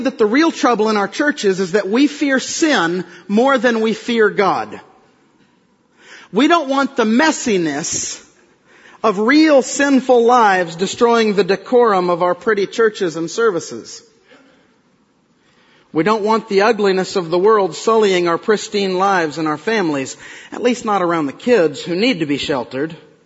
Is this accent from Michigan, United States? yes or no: no; Texas, United States; also born or lived in Oklahoma; I was born technically in Oklahoma, but most of you know I was raised in West Texas, which is just this side of the culture gap, that I think actually is in Arkansas.